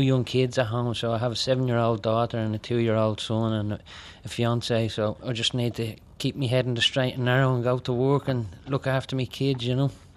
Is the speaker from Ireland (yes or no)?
yes; Dublin, Leinster, Ireland; I was from Ringsend and I used to love looking at the boats. And my grandfather was a docker